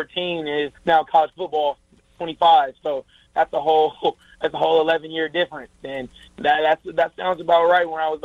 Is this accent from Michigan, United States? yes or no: yes; Detroit, Michigan, United States; I'm from Detroit, so I definitely grew up listening to a little